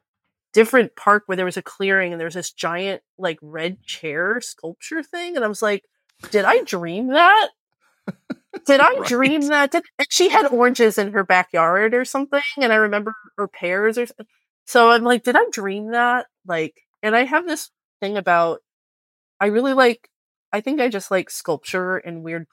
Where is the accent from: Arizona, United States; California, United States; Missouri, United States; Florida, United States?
Florida, United States; so I grew up partly in South Florida, extremely influential on me.